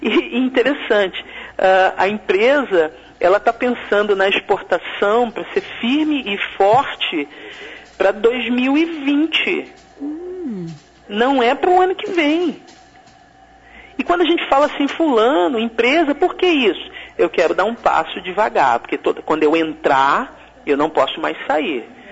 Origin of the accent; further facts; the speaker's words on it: Espírito Santo, Brazil; Eu sou do Espírito Santo.